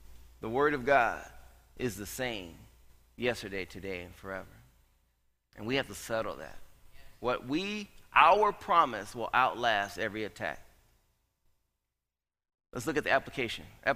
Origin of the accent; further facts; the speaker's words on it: California, United States; My growing up in California, you know, watching brothers get snatched out of cars, getting beat up, getting threatened to be taken out in Orange Grove.